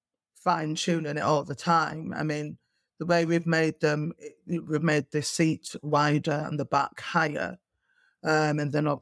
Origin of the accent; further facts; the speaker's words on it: Manchester, North West England, United Kingdom; So, and obviously I'm from Manchester.